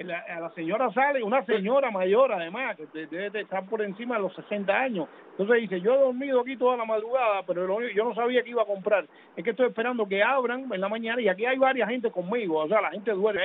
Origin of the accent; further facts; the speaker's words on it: Punta Brava, Havana, Cuba; Y yo agarraba una guagua en frente a una fonda que había en mi pueblo, en Punta Brava.